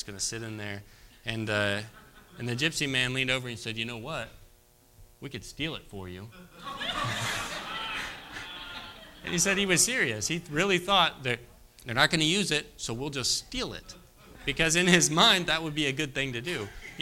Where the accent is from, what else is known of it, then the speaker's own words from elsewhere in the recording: West Virginia, United States; I'm from West Virginia, and go Mountaineers, right?